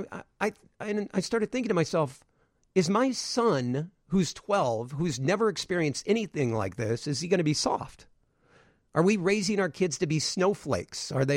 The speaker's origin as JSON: {"language": "English", "town": "Peoria", "region": "Illinois", "country": "United States", "tie": "born or raised there", "said": "Every year, when I grew up in Peoria. My father worked at Caterpillar for 35 years."}